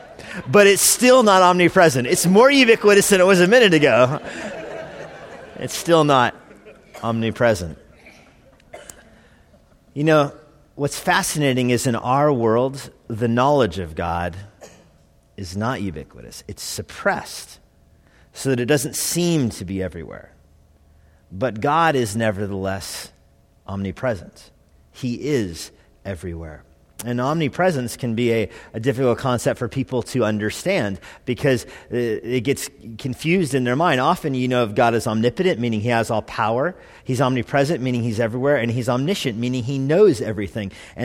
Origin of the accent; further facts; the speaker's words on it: New Mexico, United States; I'm from New Mexico. I love New Mexico.